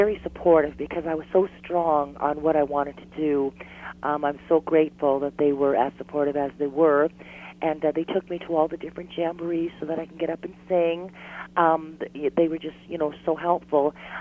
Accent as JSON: {"language": "English", "town": "Dowling", "region": "Ontario", "country": "Canada", "tie": "born or raised there", "said": "Actually, I grew up in Dowling, Ontario."}